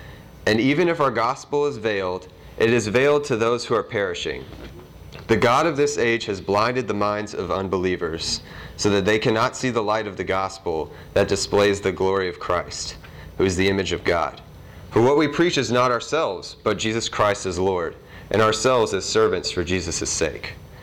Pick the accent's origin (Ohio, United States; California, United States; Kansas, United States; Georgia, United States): Georgia, United States; Atlanta; I am from Atlanta, Georgia. I was born and raised over there. I go to Georgia State University.